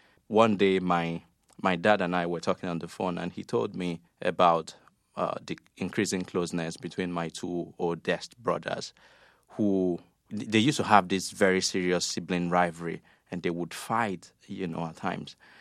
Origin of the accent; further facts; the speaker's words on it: Nigeria; moved away as an adult; the germ of the idea came to me when I was living away from Nigeria.